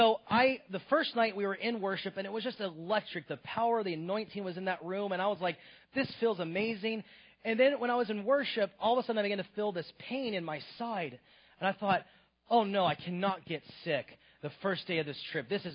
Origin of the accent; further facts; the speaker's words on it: Virginia, United States; And she's from Bakersfield, and I was from Virginia.